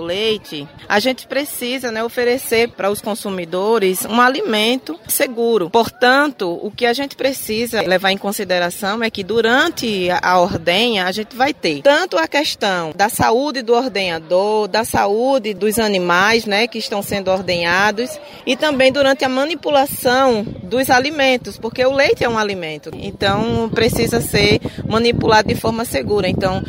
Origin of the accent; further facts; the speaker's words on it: Pernambuco, Brazil; lá na minha região, que eu sou de Pernambuco, nós chamamos de queijo de manteiga.